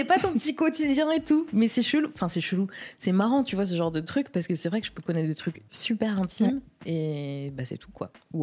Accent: Paris, Île-de-France, France; Je suis trop une meuf du 20e pour avouer que je viens du 11e.

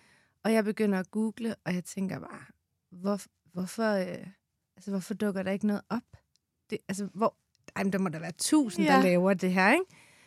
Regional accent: Jutland, Denmark; now in Copenhagen, Denmark; jeg er 35 år og født og opvokset i Jylland. Har boet i København de sidste snart 20 år.

